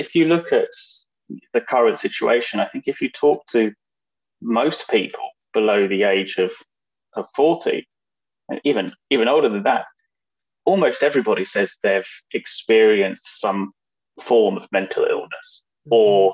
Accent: London, United Kingdom; So as you probably realized from my accent, I'm a London filmmaker in England

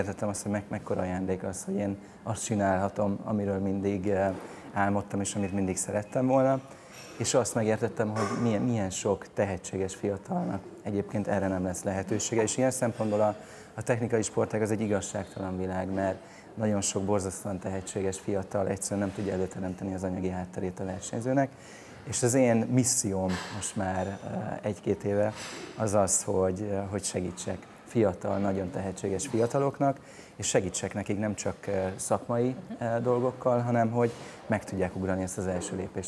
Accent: Himesháza, Baranya, Hungary; Én vidékről, Himesházáról, Baranya megyéből származom

